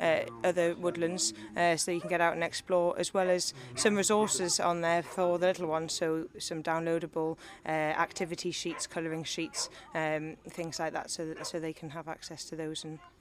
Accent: North East England, United Kingdom; now in South Shields, United Kingdom; Well, I'm from, I live in South Shields. So close, yes. But yeah, I hail from Northumberland

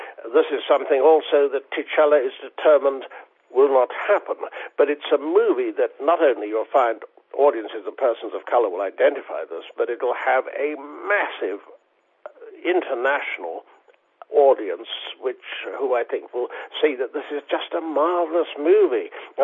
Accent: South Africa; born there; I was born in South Africa, so there is a link to Africa there.

